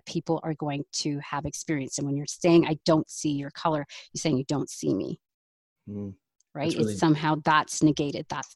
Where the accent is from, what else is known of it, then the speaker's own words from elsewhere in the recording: Mumbai, Maharashtra, India; We're from Mumbai. Do you have any contact with people from there? And I'm first generation, da da da.